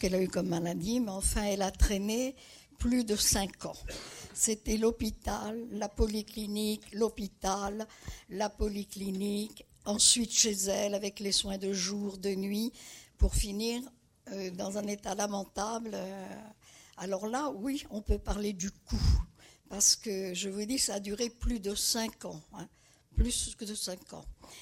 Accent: Nouvelle-Aquitaine, France; je suis de Poitevine... De souche.

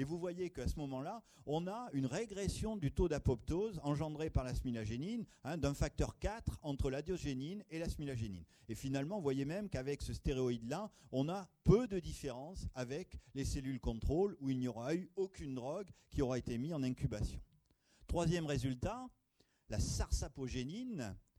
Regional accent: Limoges, Nouvelle-Aquitaine, France; vous savez que je viens de Limoges.

